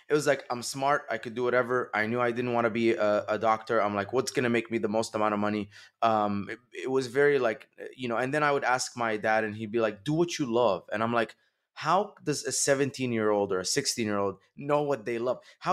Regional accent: Dubai, United Arab Emirates; Yes, sir. I grew up in Dubai.

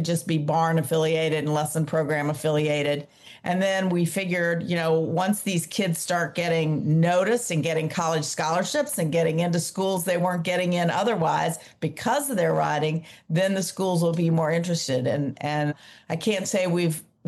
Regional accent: Atlanta, Georgia, United States; Yeah. I grew up in Atlanta.

